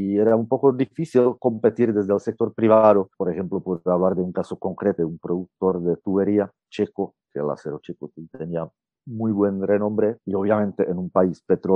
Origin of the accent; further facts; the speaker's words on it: Moravia, Czechia; yo provengo de Moravia, soy moravo, orgullosamente